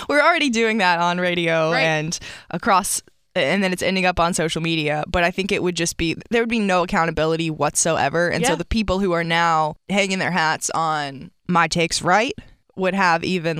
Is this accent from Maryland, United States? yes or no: no; Asheville, North Carolina, United States; But I'm from Asheville, North Carolina.